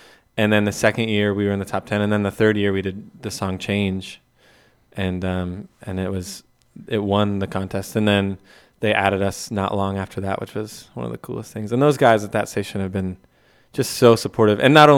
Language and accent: English; Denver, Colorado, United States; Well, Mike and I grew up in Denver, and then I met Mike in school in college, and we moved back to Denver to start the band.